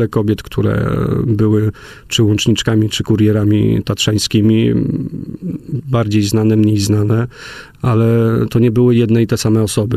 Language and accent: Polish; Lesser Poland, Poland; Planujemy początek, taki pilotażowy odcinek zrobić w Małopolsce ze względów wiadomych. No, ja stamtąd pochodzę